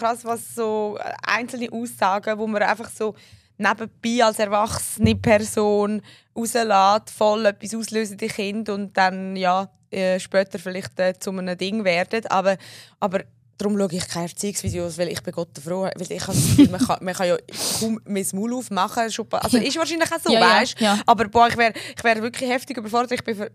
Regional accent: Japan; Ich bin auch Japanerin.

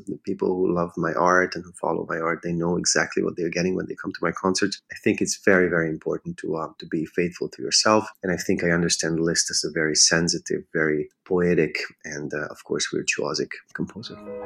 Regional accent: Hungary; English is a second language; now in New York, United States; I think it's a beautiful country. It's my home country. I will never lose connection with Hungary. And I love being here in New York and realizing my dreams as well.

